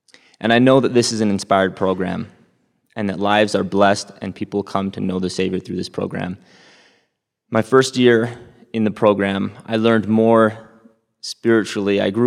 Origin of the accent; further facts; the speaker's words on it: Alberta, Canada; I'm from Alberta, Canada, and this year was a very special year.